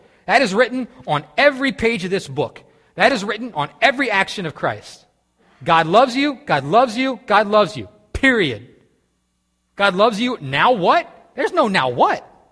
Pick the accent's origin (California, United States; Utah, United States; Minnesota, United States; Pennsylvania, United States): Pennsylvania, United States; Growing up in Pennsylvania pretty much my whole life.